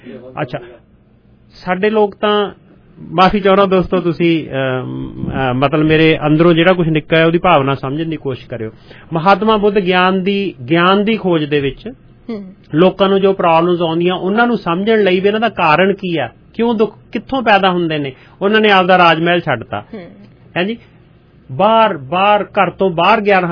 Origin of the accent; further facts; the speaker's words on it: Punjab, India; ਸਾਡੇ ਜਿਹੜੇ ਈਸਟਰਨ ਪੰਜਾਬ ਵਾਲੇ ਆ, ਚੜ੍ਹਦੇ ਪੰਜਾਬ ਵਾਲੇ, ਸਾਡੀ ਬੋਲੀ ਥੋੜੀ ਜਿਹੀ ਖੜਵੀ ਹੈ।